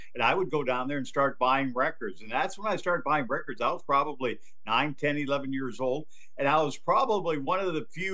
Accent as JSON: {"language": "English", "town": "Dickinson", "region": "North Dakota", "country": "United States", "tie": "born there", "said": "Well, first of all, I was born in North Dakota, if you can believe that. Dickinson, okay. North Dakota."}